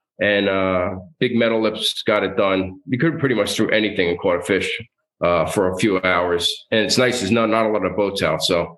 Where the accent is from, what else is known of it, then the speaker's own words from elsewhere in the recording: Bayonne, New Jersey, United States; I grew up in Bayonne, New Jersey, so I fished the Kill Van Call and surrounding waters of Jersey City